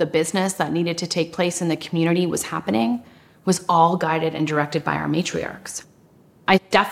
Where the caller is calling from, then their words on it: Yukon, Canada; I'm joining you from the traditional territory of the Kwan len dan and ta an First Nations in the Yukon Territory.